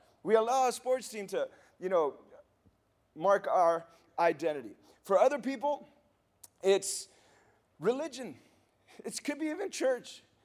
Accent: Miami, Florida, United States; And I'm from Miami, man. You should see how that is around there.

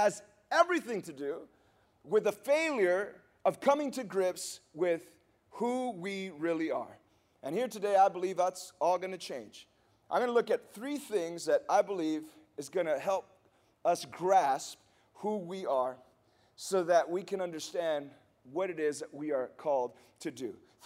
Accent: Miami, Florida, United States; And I'm from Miami, man. You should see how that is around there.

